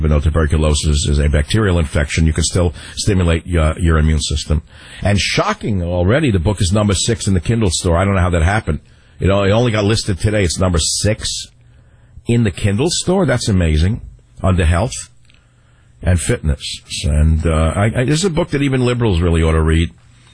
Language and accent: English; San Francisco, California, United States; KSFO, right in my hometown of San Francisco.